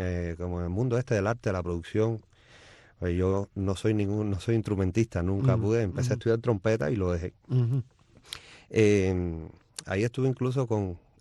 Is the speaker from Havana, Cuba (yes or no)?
yes; Havana, Cuba; moved away as an adult; Sí, soy de La Habana. Exactamente, de Alamar, Habana del Este.